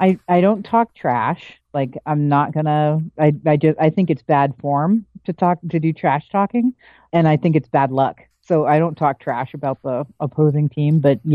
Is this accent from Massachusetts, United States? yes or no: yes; Foxborough, Massachusetts, United States; Yeah, I grew up in Foxborough.